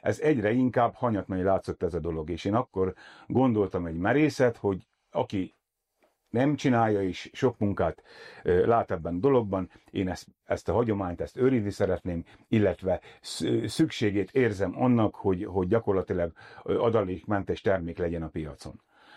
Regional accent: Zalaszentlászló, Zala, Hungary; tőzsgyökeres zalai vagyok, egy faluval odébb Zalodvarnokon, és Zalaszentlászlóton születtem, utána lenősültem minden Zalaszentlászlóra

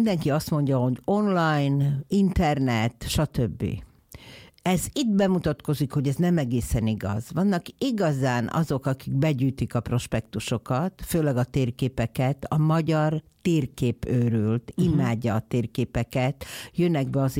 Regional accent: Banská Bystrica, Banská Bystrica Region, Slovakia; a szülővárosom, amiről már beszéltünk, az Besztercebánya. Az egészen az egyetem végéig az volt a lehetőségem tanulni, tovább menni.

